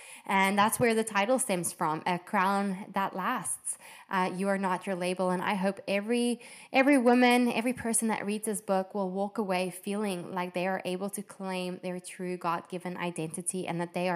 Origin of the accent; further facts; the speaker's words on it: Sedgefield, Western Cape, South Africa; I grew up in a very small town called Sedgefield in South Africa. Now, it's literally based in the Garden Route. And if you imagine a Garden Route, it literally looks like a beautiful landscape, luscious area.